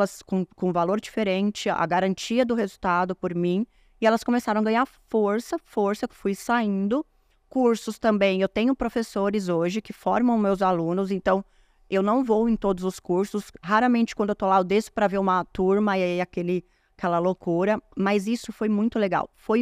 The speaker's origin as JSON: {"language": "Portuguese", "town": "Osasco", "region": "São Paulo", "country": "Brazil", "tie": "born or raised there", "said": "Ah, eu cresci em Osasco, né?"}